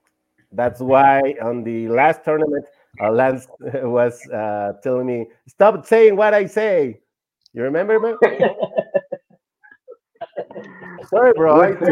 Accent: Chiapas, Mexico; I'm from Mexico. I'm from a state called Chiapas.

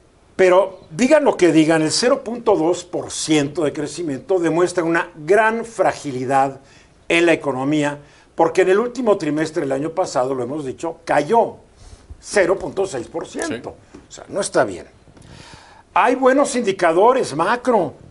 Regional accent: Mexico City, Mexico; Orgullosamente chilango. El término correcto es somos de la Ciudad de México, deberíamos ser mexicas.

